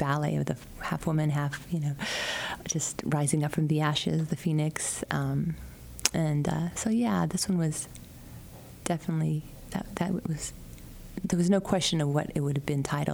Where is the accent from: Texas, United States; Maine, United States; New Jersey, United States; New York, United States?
Texas, United States; San Antonio; Now, growing up in San Antonio, man, if you really think of the artists that came from there